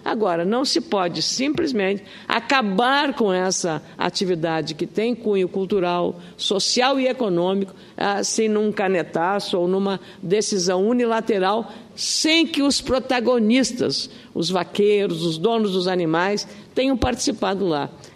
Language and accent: Portuguese; Rio Grande do Sul, Brazil; no meu estado do Rio Grande do Sul